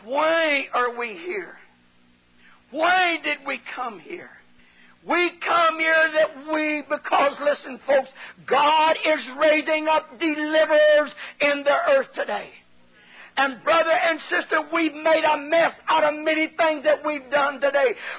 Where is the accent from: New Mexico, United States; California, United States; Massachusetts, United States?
California, United States; also born or lived in Oklahoma; Now, I grew up in California, but I was born in Oklahoma, and we had a ranch, a big farm in Oklahoma.